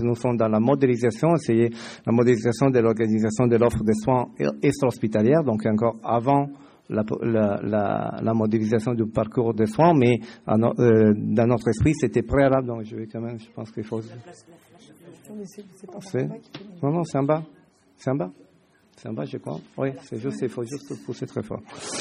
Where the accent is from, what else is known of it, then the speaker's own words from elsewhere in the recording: Italy; accent: Italian; French is a second language; moved away as an adult; now in France; Je suis italien, ça vous avez pu le comprendre dans mon accent.